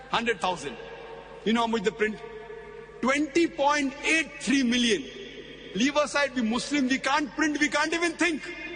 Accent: India; I come from India, which has a population of more than 1 billion people, out of which, safely you can say, 160 to 180 million are Muslims.

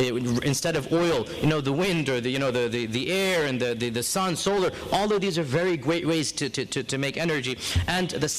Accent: United States; And again, I say this as an American

